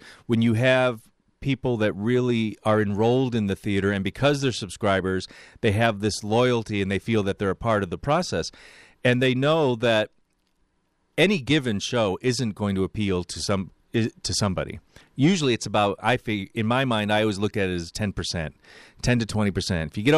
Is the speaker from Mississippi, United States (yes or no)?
no; New York, United States; moved away as an adult; now in Chicago, United States; I'm a transplant. I came here in 1981 from New York and it ended up staying eventually, you know, because I loved Chicago.